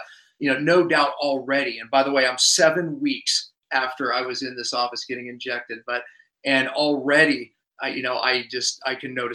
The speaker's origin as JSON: {"language": "English", "town": "Park City", "region": "Utah", "country": "United States", "tie": "born or raised there", "said": "he is from Park City, Utah, my hometown."}